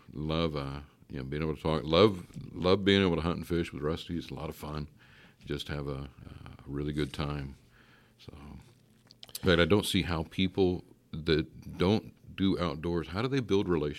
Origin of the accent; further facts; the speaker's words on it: Wyoming, United States; also born or lived in Kansas; growing up in Wyoming, I joked with people. I said, I'll go anywhere in the world God wants me to go, except Kansas. And I end up spending 30 years in Kansas